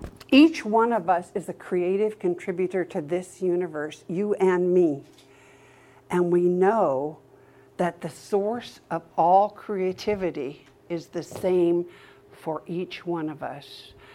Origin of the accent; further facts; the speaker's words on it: Montana, United States; I grew up in Montana. I had an imaginary horse.